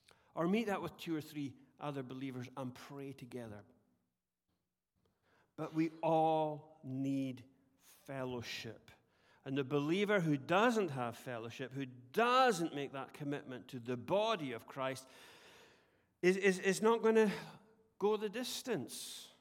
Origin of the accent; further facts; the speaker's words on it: Scotland, United Kingdom; He's English and I'm Scottish.